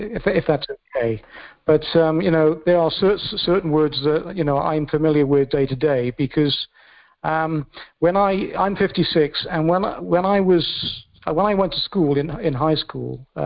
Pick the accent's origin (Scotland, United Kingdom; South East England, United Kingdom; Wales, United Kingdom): Wales, United Kingdom; Cardiff; I am from Caerdydd, and from the land of Cymru.